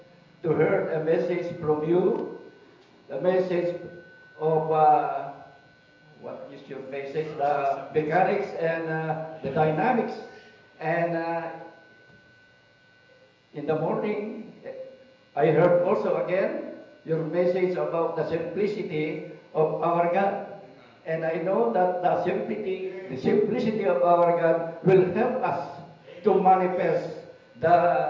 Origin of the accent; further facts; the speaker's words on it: San Ildefonso, Central Luzon, Philippines; from San Ildefonso, Bulacan.